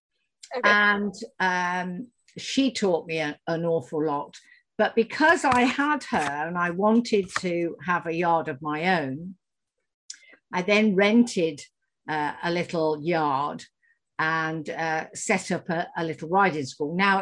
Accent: Midlands, United Kingdom; now in Somerset, United Kingdom; Well, I live in the UK. I'm in Somerset, which is down the southwest, although I'm originally from the Midlands.

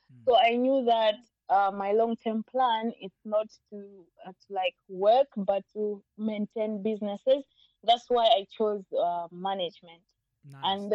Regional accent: Blantyre, Southern Region, Malawi; moved away as an adult; now in Lithuania; I'm originally from Malawi. I come from the city of Blantyre, which is the second biggest city in Malawi.

